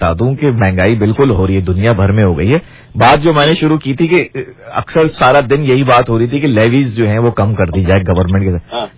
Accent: Karachi, Sindh, Pakistan; हमारा शहर कराची खा गए दुबई वाले

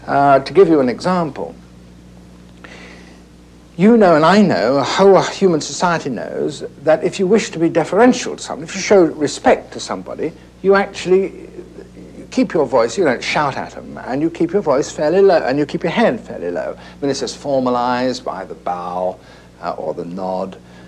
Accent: Leicester, East Midlands, United Kingdom; I'm English, from, you know, unfortunately, there I am. I'm stuck with it. And I went to school at a grammar school, local school in a place in the Midlands called Leicester.

